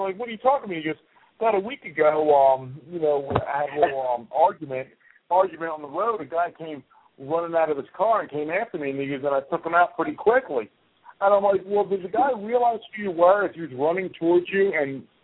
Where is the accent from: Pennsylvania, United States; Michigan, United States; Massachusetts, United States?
Pennsylvania, United States; Philadelphia; I'm a Phillies guy. I'm from Philadelphia.